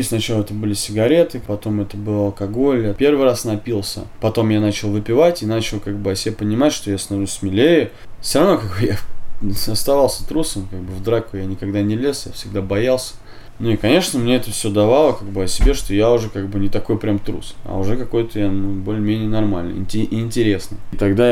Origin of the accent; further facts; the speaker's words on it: Moscow, Russia; Я из Москвы, достаточно обеспеченной семьи.